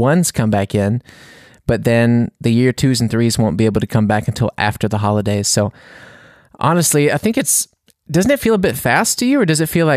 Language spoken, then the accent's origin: English; United States; Because I don't know anything about other countries, because I'm American.